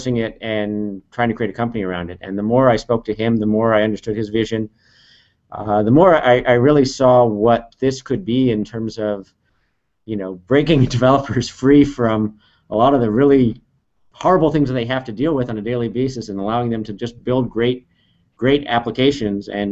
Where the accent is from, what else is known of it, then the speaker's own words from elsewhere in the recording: Cupertino, California, United States; I grew up in Cupertino, so my first Silicon Valley job was cutting apricots, and they paved over the orchard and they built Apple headquarters there.